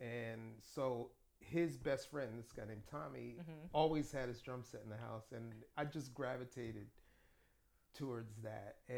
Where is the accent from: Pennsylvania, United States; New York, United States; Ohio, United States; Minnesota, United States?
New York, United States; Queens; Like that was a good thing about growing up in Queens at that time